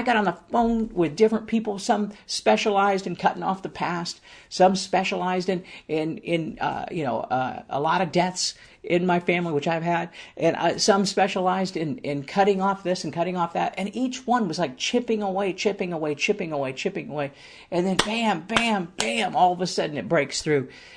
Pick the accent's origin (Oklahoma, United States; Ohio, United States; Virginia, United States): Ohio, United States; Akron; Excited because we actually planted our first church in Kent, Ohio, and I grew up in Akron.